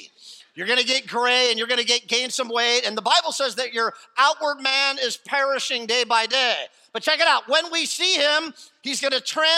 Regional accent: Westlake Village, California, United States; I grew up in Westlake Village, and I'm like, what?

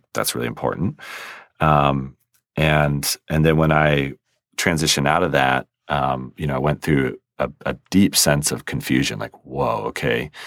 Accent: United States; born there; And I was born in America, you know, and I was born to parents who, you know, didn't get divorced.

